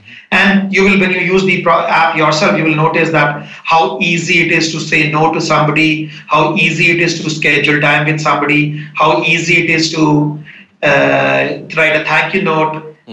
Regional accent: India; moved away as an adult; So I grew up in India, went to IIT Delhi, did my comp science from there.

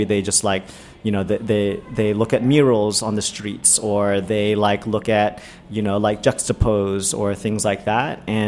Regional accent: California, United States; I was born and raised in the Bay.

